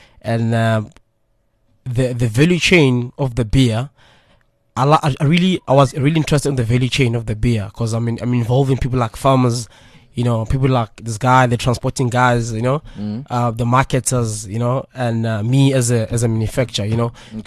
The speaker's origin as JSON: {"language": "English", "town": "Tembisa", "region": "Gauteng", "country": "South Africa", "said": "I'm from Tembisa."}